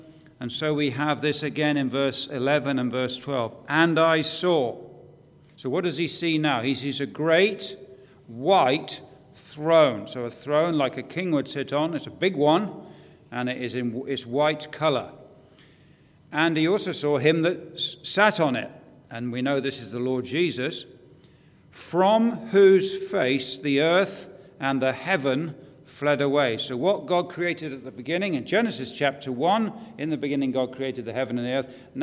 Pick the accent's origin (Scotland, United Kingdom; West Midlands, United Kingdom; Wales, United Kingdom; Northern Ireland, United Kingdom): Northern Ireland, United Kingdom; Actually, I'm from Northern Ireland. I keep saying England. We just moved before we came